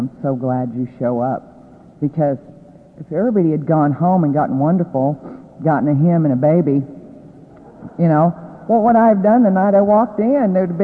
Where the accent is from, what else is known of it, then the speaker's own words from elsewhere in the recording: Oklahoma, United States; born there; I was born in Oklahoma.